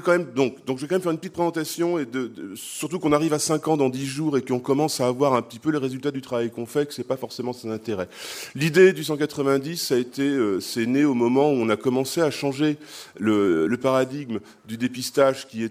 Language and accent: French; Hauts-de-France, France; now in Belgium; moi je suis du Nord-Pas-de-Calais à la base, alors quand je reviens dans mon coin, ça me fait toujours plaisir